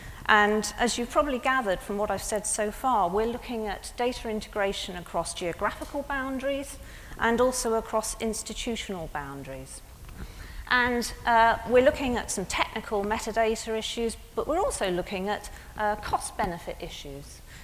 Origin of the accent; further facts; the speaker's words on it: Bath, South West England, United Kingdom; So I come from Bath